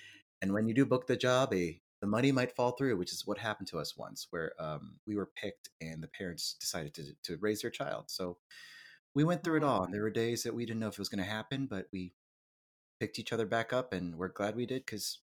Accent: United States; I'm Korean American.

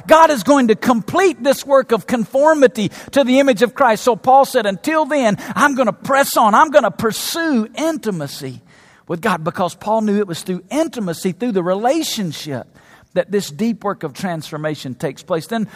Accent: the South, United States; Man, growing up in the South, we had these things called ice cream freezers.

